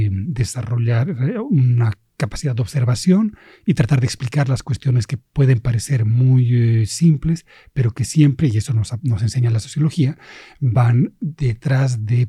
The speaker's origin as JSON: {"language": "Spanish", "country": "Bolivia", "tie": "born or raised there", "also_born_or_lived": "Spain", "said": "Yo nací en España, pero eso es un detalle, porque en realidad antes de cumplir el primer año me fui a Bolivia, de donde es mi familia de origen, aquí vecinos. Y luego, bueno, viajé por varios lugares, me doctoré en Lovaina"}